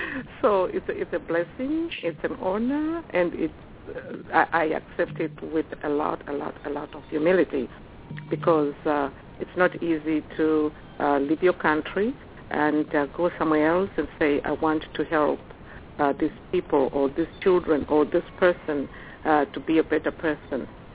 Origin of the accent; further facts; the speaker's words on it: Zimbabwe; also born or lived in Australia; now in Columbia, United States; I come from Zimbabwe. I'm now Australian, so I call myself Australian, American, Zimbabwean.